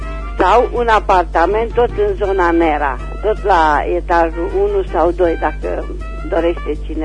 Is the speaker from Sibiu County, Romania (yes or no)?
no; Reșița, Caraș-Severin, Romania; sunt din Reșița și am de vânzare în Reșița un apartament confort 1 cu două camere decomandate